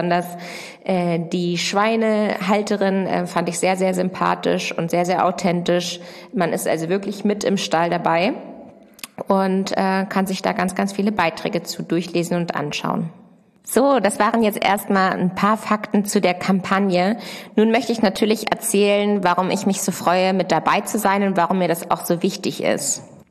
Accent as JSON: {"language": "German", "region": "Lower Saxony", "country": "Germany", "said": "Ich komme ja aus der Nähe von Hannover und Hannover ist ja eine Messestadt."}